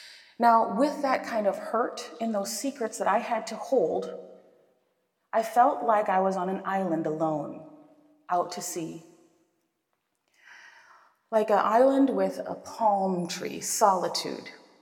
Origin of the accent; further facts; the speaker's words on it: La Crosse, Wisconsin, United States; So I grew up in the Midwest, actually La Crosse, Wisconsin. You may have heard of it.